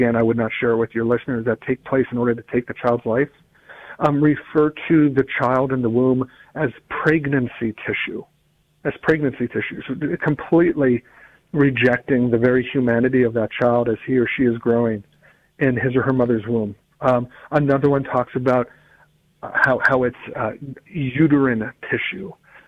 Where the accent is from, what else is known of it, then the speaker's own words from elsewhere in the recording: Virginia, United States; I think, unfortunately, and in my home state of Virginia, we see this coming November a ballot initiative to make abortion a constitutionally protected act here in the Commonwealth.